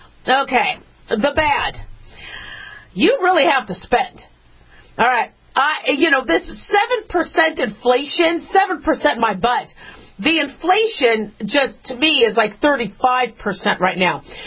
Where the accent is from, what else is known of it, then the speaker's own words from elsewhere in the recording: Las Vegas, Nevada, United States; And you know how I'm from Vegas?